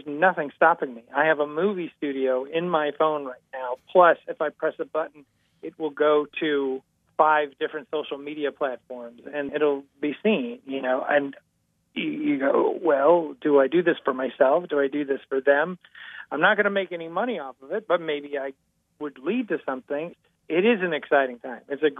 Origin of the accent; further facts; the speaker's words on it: Mayville, Wisconsin, United States; When I was growing up in Mayville, Wisconsin, and then eventually went to school at MyAd in Milwaukee, coming out here just seemed like such an impossibility.